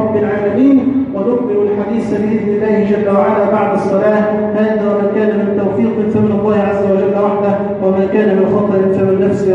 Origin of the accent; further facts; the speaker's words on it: Egypt; واحفظ بلدنا مصر من شر الأشرار